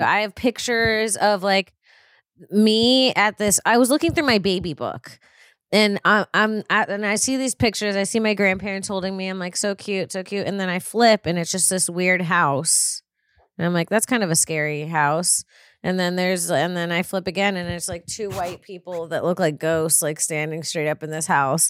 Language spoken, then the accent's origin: English; St. Augustine, Florida, United States; Okay, so I grew up, I was born in St. Augustine.